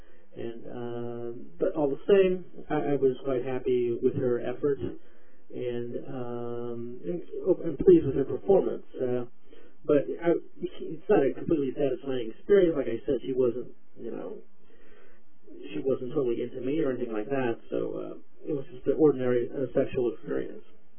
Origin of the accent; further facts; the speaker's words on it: California, United States; I mean, I'm from the Bay Area, and I've always preferred looking for prostitutes on the dark and ugly streets of Oakland